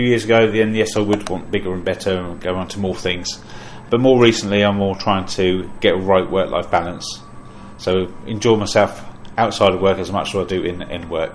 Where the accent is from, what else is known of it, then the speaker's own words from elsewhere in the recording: Alverstoke, South East England, United Kingdom; Yeah, so I grew up in Alverstoke, then moved up to Bridgemary, went to Bay House School, and did all my childhood all around this area.